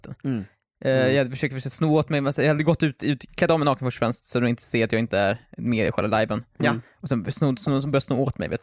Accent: Gotland, Sweden; som gotlänning måste bara, låt oss vara.

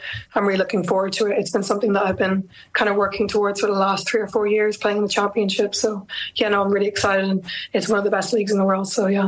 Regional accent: Johnstown, Leinster, Ireland; also born or lived in Dublin; So I was born in Baldoyle in Dublin, but raised in Johnstown in Kildare for the majority of my life.

